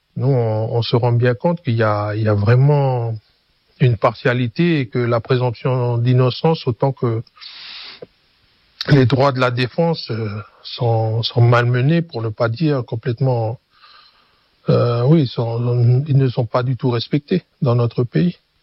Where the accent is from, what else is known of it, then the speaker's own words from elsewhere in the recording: Hienghène, North Province, New Caledonia; Je suis originaire de la tribu de Tjedanit, à Yengen, à 400 km de Nouméa.